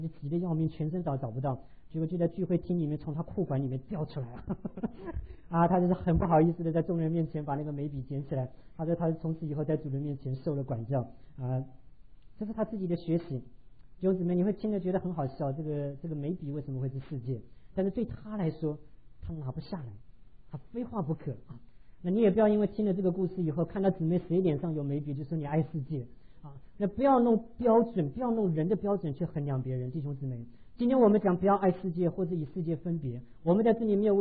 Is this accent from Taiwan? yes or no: yes; Tainan, Taiwan; 在我考高中的时候啊，考上台湾那个台南第一志愿，叫台南一中啊